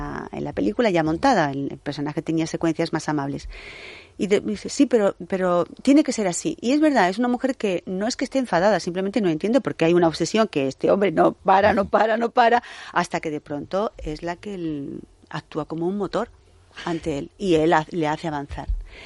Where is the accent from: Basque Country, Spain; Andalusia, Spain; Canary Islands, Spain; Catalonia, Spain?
Andalusia, Spain; ya que soy andaluza, pues déjame que sea sevillana